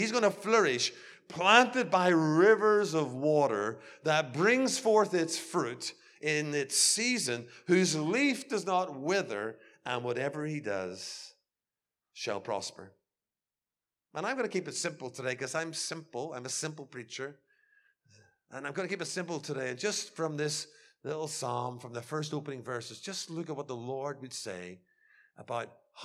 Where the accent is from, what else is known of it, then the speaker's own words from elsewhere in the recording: Belfast, Northern Ireland, United Kingdom; And as I grew up in Belfast, I had two very close friends.